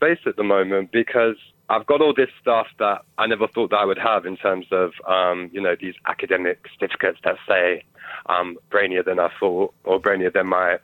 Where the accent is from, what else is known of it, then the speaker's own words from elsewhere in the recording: Bristol, South West England, United Kingdom; Okay, so my life, I grew up in Bristol, great city. Up until the age of like 18, I was very involved in gangs.